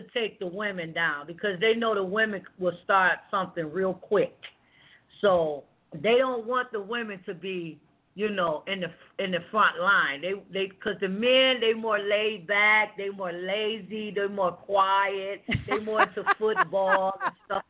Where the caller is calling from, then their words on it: Columbus, Ohio, United States; I'm calling from Columbus, Ohio.